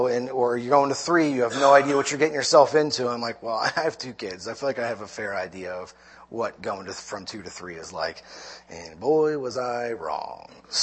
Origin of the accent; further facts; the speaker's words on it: New Jersey, United States; moved away; I'm originally from New Jersey, from the beaches of South Jersey. I came down here in 2008